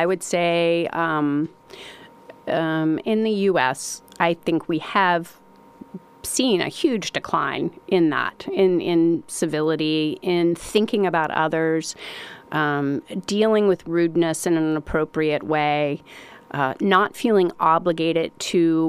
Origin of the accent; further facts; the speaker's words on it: Winchester, Virginia, United States; Well, I was born and reared 2 hours north of here in Charlottesville, up in Winchester, Virginia. And it was pretty Southern and very traditional.